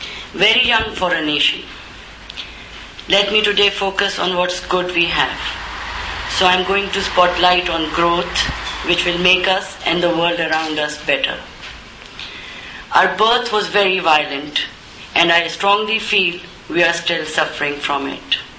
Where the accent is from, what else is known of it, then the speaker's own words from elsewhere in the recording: Lahore, Punjab, Pakistan; born there; I was born in Lahore, to parents who migrated from India.